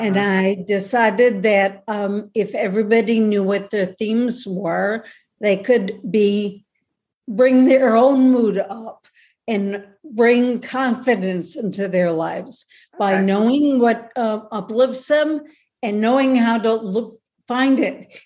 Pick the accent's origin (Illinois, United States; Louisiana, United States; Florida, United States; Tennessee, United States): Illinois, United States; Chicago; like I'm from Chicago.